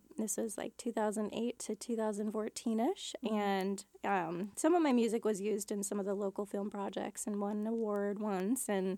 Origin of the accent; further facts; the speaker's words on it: United States; I am Eagle Clan, and I'm from Lakota Ray Reservation.